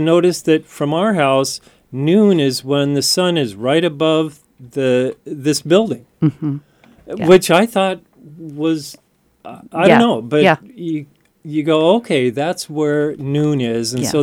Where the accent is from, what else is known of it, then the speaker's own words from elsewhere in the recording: Seattle, Washington, United States; I'm mostly from Seattle, but okay. I've been up here for about 40 years or so.